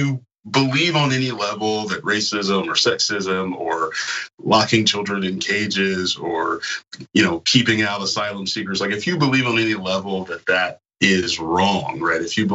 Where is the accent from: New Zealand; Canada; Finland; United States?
United States; the South; They, you know, they have great barbecues, and I'm from the South